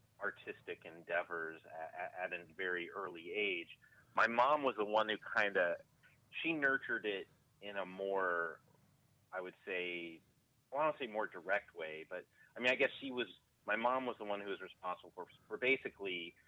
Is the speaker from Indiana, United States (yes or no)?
yes; Indianapolis, Indiana, United States; moved away as an adult; now in Columbus, United States; No, I'm actually from Indianapolis.